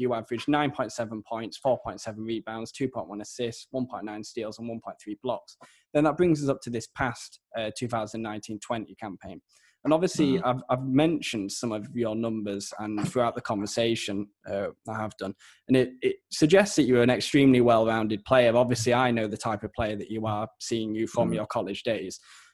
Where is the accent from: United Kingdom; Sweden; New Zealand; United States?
United Kingdom; now in France; I mean, I'm currently in France at the moment, and I'm British. I don't speak French amazingly